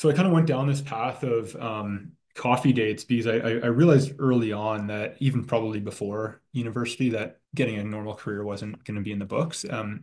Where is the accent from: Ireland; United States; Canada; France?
Canada; British Columbia; So where do I begin? I grew up on Vancouver Island in what I thought was a small town growing up. It was, you know, 20, 30,000 people. It felt very tiny though.